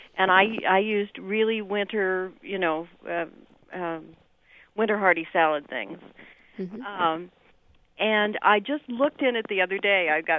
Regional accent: California, United States; from California. I know that.

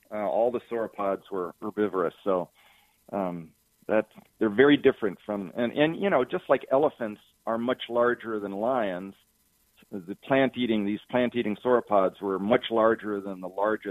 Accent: Winnetka, Illinois, United States; I grew up in Winnetka, the northern suburb of Chicago, and my mother bought me the obligate bag of plastic dinosaurs and dinosaur books, took me to Field Museum

